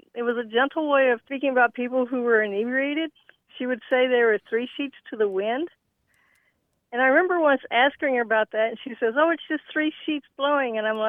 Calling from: San Antonio, Texas, United States; I'm calling from San Antonio, Texas.

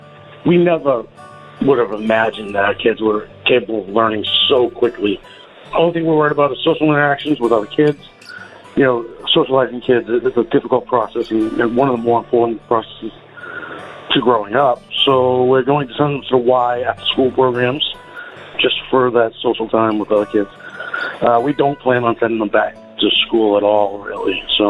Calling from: Salem, Massachusetts, United States; I'm calling from Salem, Mass.

